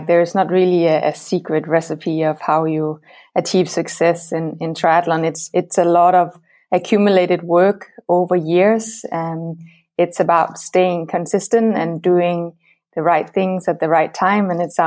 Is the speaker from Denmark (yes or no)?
yes; Denmark; English is a second language; I'm from Denmark. I'm a former professional triathlete.